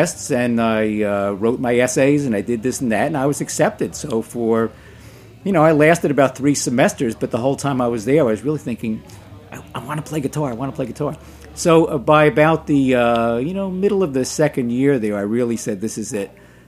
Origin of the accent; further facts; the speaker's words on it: Linden, New Jersey, United States; I grew up in Linden, New Jersey.